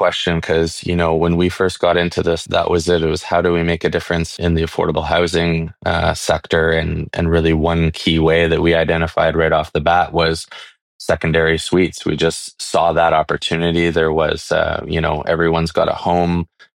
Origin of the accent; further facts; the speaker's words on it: Barrie, Ontario, Canada; this exists right here in my hometown in Barrie.